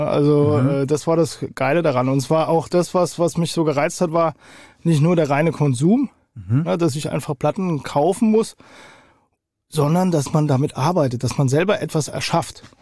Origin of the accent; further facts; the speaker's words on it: Hattersheim am Main, Hesse, Germany; also born or lived in Hofheim am Taunus; Nee, ich bin aus Hattersheim-Okriftel, das ist so ein kleines Kaff im Main-Taunus-Kreis. Mhm. Und geboren bin ich in Hofheim.